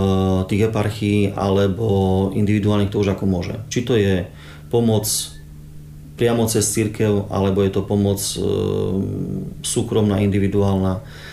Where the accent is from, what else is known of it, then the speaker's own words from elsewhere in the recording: Zemplínske Hradište, Košice Region, Slovakia; accent: East Slovak; Pochádzam zo Slovenska, ako počujete, tak je to východoslovenská okres Trebišov, Zemplínske Hradište. Tam sa rozpráva i maďarsky